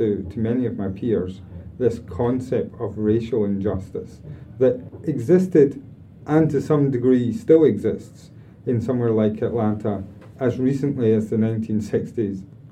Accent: Scotland, United Kingdom; I'm Scottish and, you know, J.K. Rowling began writing in Edinburgh and so on.

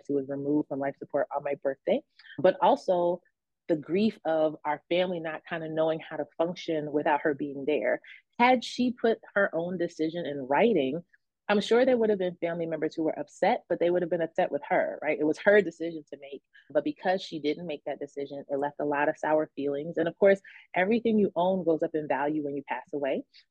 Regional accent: Brooklyn, New York, United States; I grew up in Brooklyn, in a pretty rough neighborhood full of immigrants

